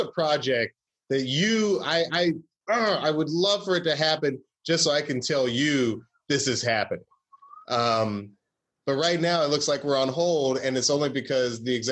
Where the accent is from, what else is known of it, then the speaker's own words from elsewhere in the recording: Atlanta, Georgia, United States; I grew up in Atlanta.